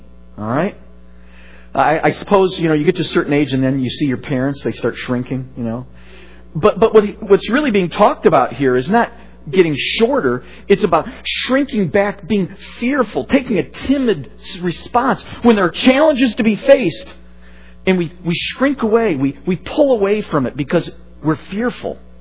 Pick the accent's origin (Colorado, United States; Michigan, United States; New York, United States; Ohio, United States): Michigan, United States; Livonia; Now, I grew up over in Livonia. Some of you may know where that's at.